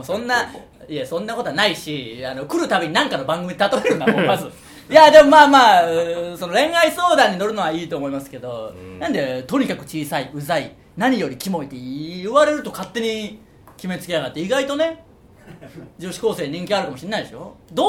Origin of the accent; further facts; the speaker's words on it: Okayama, Japan; 僕らが地元岡山県で